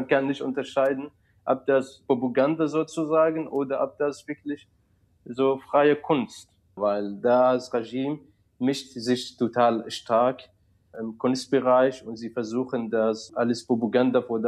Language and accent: German; Syria; das ist auch Bedarf für uns auch als Syrer